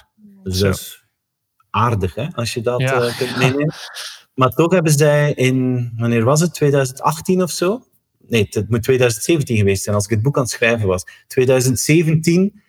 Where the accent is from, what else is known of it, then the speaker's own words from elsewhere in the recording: Maldegem, East Flanders, Belgium; now in Knesselare, Belgium; Ik woon in België, dat weet je. Ik woon in Knesselaren. Dat is een klein dorpje, maar oorspronkelijk ben ik van Maldegem. Dat is eigenlijk 10 kilometer waar ik nu vandaan woon.